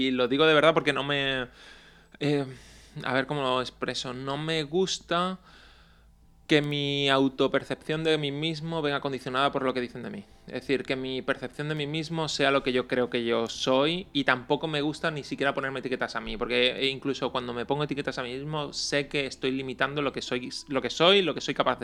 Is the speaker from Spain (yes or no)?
yes; Málaga, Andalusia, Spain; soy de Málaga y nos vamos a Granada